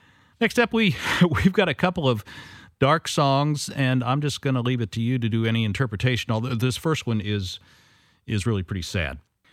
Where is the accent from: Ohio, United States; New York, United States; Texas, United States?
Ohio, United States; And being from Ohio and having driven through New Jersey, Terry and I cracked up at that one.